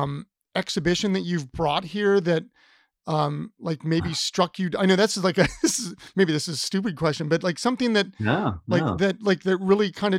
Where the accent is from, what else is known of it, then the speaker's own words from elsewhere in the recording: Ohio, United States; but like, I come from Ohio, and we have like great museums up there.